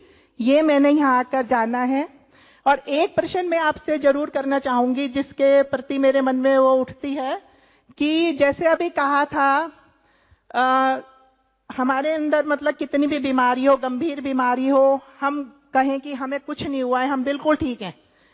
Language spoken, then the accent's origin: Hindi; Ghaziabad, Uttar Pradesh, India; और मैं गाजियाबाद से आई हूं.